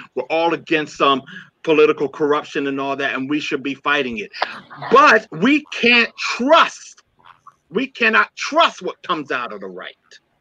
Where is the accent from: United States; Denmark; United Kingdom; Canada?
United States; New Brunswick, New Jersey; And he moved from my hometown, from my town here in New Brunswick, New Jersey.